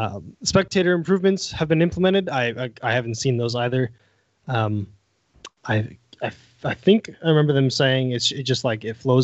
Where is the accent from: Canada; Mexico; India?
Canada; I'm Canadian